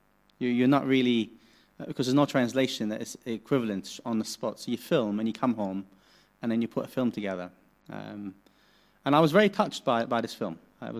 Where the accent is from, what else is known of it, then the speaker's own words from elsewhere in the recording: Lebanon; I grew up in Lebanon in the 80s. I come from a Muslim family. My mom and my dad and four other siblings lived in the Muslim north of the country.